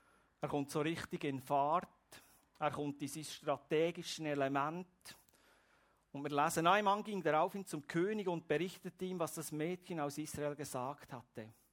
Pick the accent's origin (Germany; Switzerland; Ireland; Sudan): Switzerland; Wir als Schweizer sind schaffige Leute